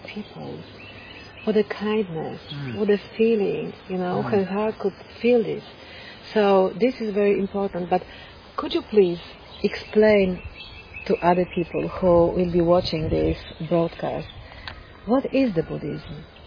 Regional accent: Poland; English is a second language; Many people like us. We're from Poland. We're from the Christian background.

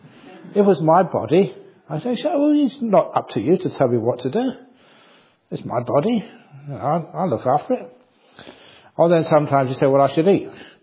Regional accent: England, United Kingdom; Because I was from England, you know, poor family.

